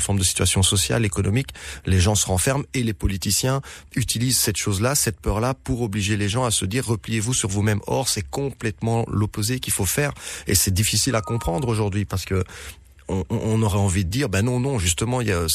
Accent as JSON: {"language": "French", "country": "Guinea", "tie": "born or raised there", "also_born_or_lived": "Morocco", "lives_now": "Belgium", "said": "je suis de nationalité belge, d'origine libanaise, je suis né au Maroc et j'ai grandi en Guinée."}